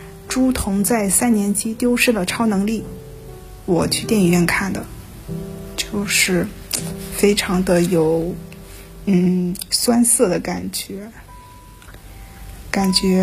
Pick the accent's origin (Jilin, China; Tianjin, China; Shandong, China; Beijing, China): Shandong, China; accent: Shandong; 不要在意我的这个口音，有一点山东味儿。